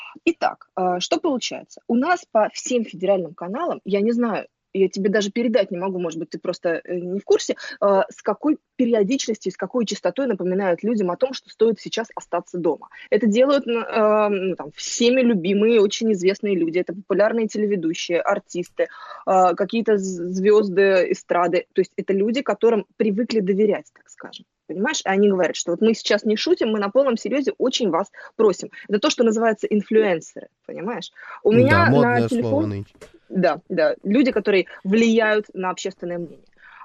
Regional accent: Moscow, Russia; Я коренная москвичка

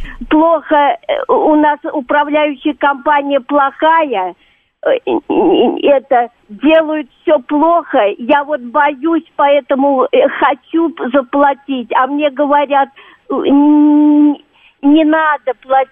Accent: Krasnogorsk, Moscow Oblast, Russia; я из Красногорска.

